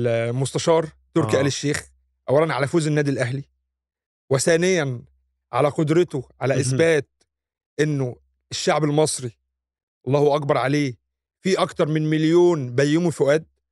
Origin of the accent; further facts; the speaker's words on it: Egypt; النهارده احنا كمصريين